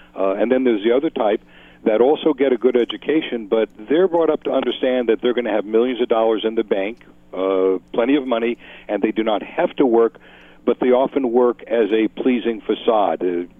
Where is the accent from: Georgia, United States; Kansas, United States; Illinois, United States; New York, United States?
New York, United States; New York City; But I grew up on Fifth Avenue in New York City, and I went to the same school that the president sent his children to.